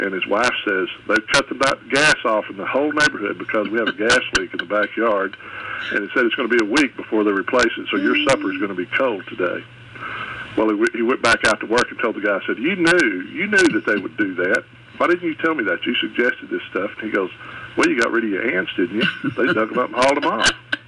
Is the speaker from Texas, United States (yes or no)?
yes; Odessa, Texas, United States; also born or lived in McCamey, Texas; I was born and raised in Odessa, Texas.